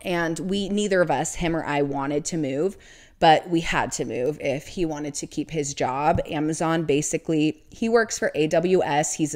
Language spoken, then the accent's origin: English; Portland, Oregon, United States; also born or lived in Colorado; because I grew up in Portland, Oregon, and I know that it rains a lot and it's gloomy a lot and just dark.